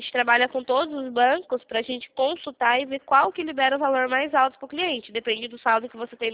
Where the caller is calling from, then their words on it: Sorocaba, São Paulo, Brazil; A gente é aqui do interior de São Paulo, Sorocaba.